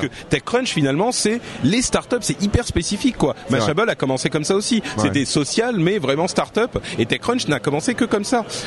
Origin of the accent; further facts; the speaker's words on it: France; accent: French; Je suis le français qui parfois je sors mon accent français un petit peu idiot